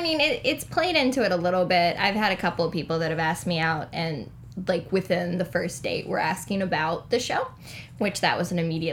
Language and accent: English; Virginia, United States; I'm from Virginia originally.